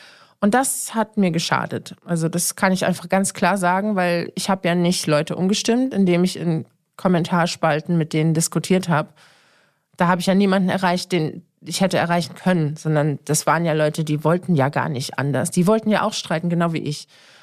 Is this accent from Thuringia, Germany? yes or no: no; Saarland, Germany; moved away as an adult; also born or lived in Offenbach; now in Berlin, Germany; ich bin in Offenbach geboren, das stimmt. Ich bin allerdings im Saarland aufgewachsen und mit 19 nach Berlin gekommen.